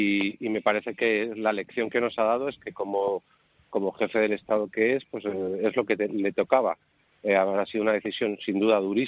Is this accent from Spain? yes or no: yes; Spain; Me entristece como español, yo tengo casi 50 años, me he criado en su monarquía